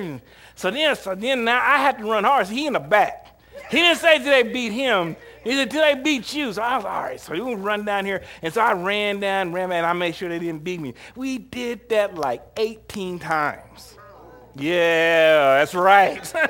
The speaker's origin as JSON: {"language": "English", "region": "Kansas", "country": "United States", "said": "yeah, I'm from Kansas."}